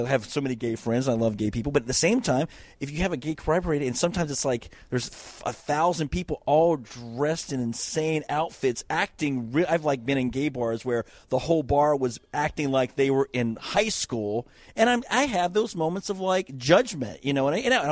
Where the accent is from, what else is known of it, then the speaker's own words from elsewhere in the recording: the South, United States; I mean, I grew up in the South. I have racist tendencies.